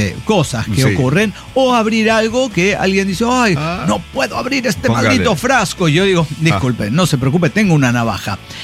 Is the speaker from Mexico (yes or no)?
yes; Mexico; Mira, no, es que yo no lo puedo creer. ¿Es porque soy mexicana?